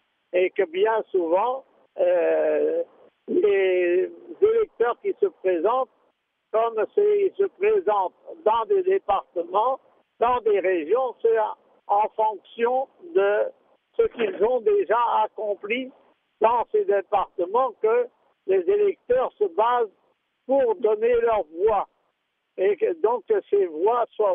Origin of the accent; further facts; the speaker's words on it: France; En tant que Français, je me garderai bien de donner des consignes